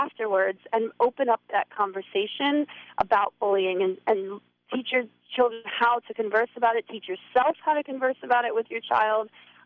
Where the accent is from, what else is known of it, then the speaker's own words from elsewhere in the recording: Rochester, United States; Obviously, Rochester is one of my first goals because that's my hometown.